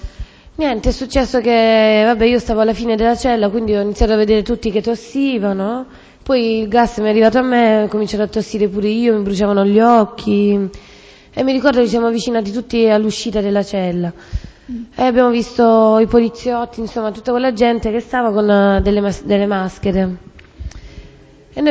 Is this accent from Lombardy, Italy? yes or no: no; Taranto, Apulia, Italy; erano di Taranto, sono di Taranto pure loro.